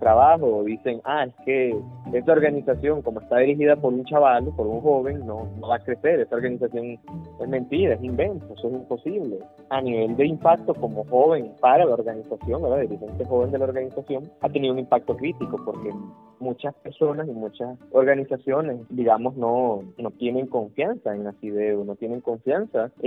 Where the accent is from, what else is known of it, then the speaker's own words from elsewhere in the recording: Nicaragua; now in Costa Rica; siendo nicaragüenses exiliados, desterrados de un país que no te da la garantía, estar inscritos en Costa Rica